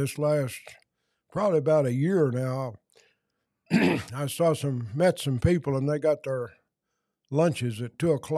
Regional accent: United States; See, there was 200 and some dairies when I grew up in Logan County

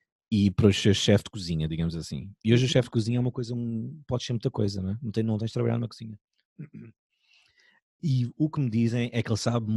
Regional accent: Portugal; não é porque sou de Portugal

